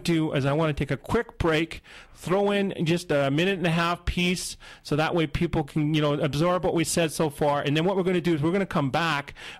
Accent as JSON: {"language": "English", "region": "British Columbia", "country": "Canada", "tie": "born or raised there", "said": "I was born in British Columbia. I was raised in British Columbia. This is my land. This is my, basically, home."}